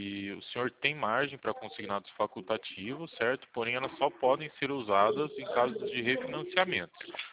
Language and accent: Portuguese; Itu, São Paulo, Brazil; Itu, São Paulo, interior de São Paulo.